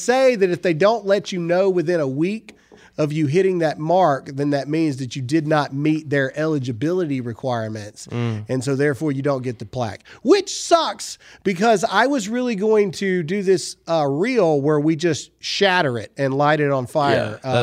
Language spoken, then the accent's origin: English; Mississippi, United States; Tate Reeves out of my home state of Mississippi.